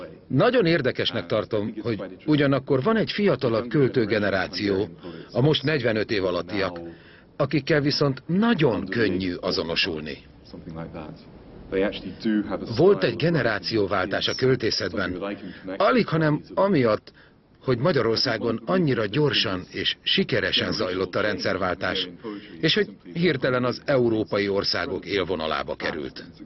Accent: United Kingdom; now in Hungary; Én nagyon szeretek Magyarországon élni. Szerintem gyönyörű ország, és sokkal érdekesebb itt az élet, mint az Egyesült Királyságban, ahol felnőttem.

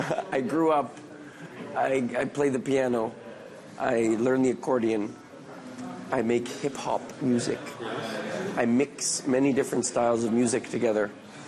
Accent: Montreal, Quebec, Canada; I'm from Canada. I'm from Montreal.

